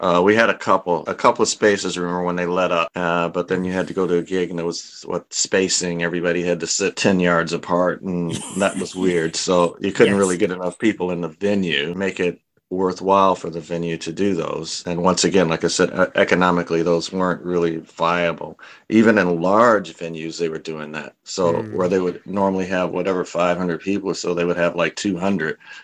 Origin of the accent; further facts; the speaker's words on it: Detroit, Michigan, United States; I'm from Detroit, so and you got everything there from soul music to punk.